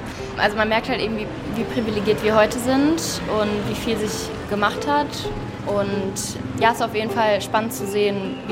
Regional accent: Freiburg, Baden-Württemberg, Germany; ich bin 19 Jahre alt und ich komme hier aus Freiburg.

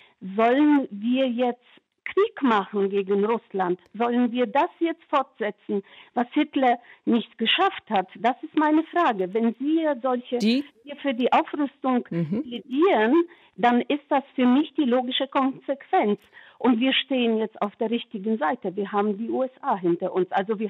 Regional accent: Poland; now in Hesse, Germany; ich bin in Polen aufgewachsen, geboren und aufgewachsen und bin in den 70er Jahren in die Bundesrepublik gekommen.

